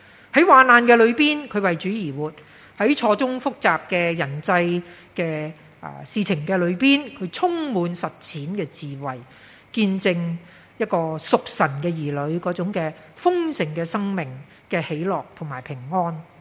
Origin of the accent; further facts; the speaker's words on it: Hong Kong; 係咪咁呢就好著弱啦，我哋香港人。